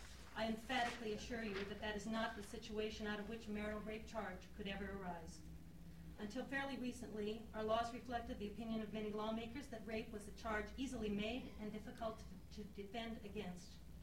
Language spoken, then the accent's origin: English; Fairbanks, Alaska, United States; I'm from Fairbanks, Alaska.